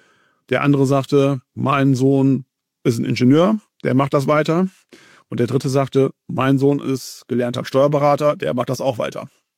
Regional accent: Mönchengladbach, North Rhine-Westphalia, Germany; born there; now in Meppen, Germany; bin 42 Jahre, zwei Kinder, wohnen im wunderschönen Meppen. Muss dazu sagen, ich bin ein zugezogener Meppener, gebürtiger Mönchengladbacher. Aber der Familie wegen dann nach Meppen gezogen.

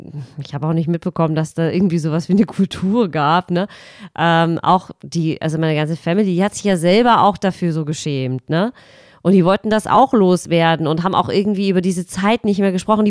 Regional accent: East Germany, Germany; habe ich auch mich teilweise auch als Ossi vorgestellt

